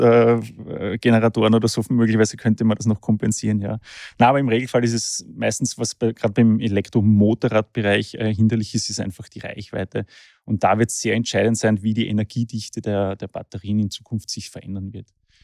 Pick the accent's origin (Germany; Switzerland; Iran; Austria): Austria